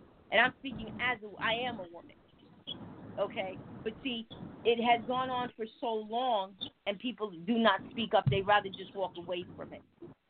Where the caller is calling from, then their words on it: Atlanta, Georgia, United States; from Atlanta, Georgia.